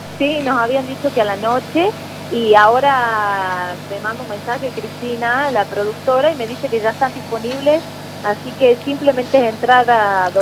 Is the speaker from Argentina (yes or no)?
yes; Salta, Argentina; Sí, somos todos salteños